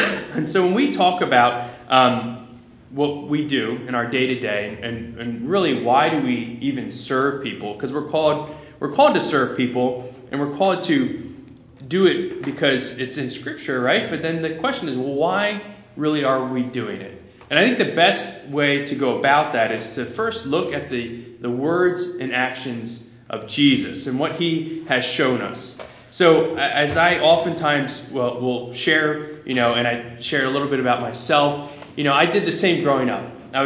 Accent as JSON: {"language": "English", "town": "Telford", "region": "Pennsylvania", "country": "United States", "tie": "born or raised there", "said": "I grew up on Ridge Road there in Telford. I was the youngest of four kids"}